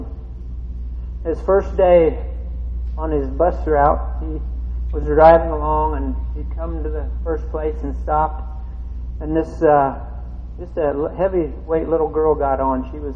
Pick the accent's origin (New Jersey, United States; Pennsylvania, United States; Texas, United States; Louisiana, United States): Pennsylvania, United States; Carlisle; born there; and my mom's side from Pennsylvania. I was born in Carlisle, Pennsylvania, and I've got one uncle and one aunt left.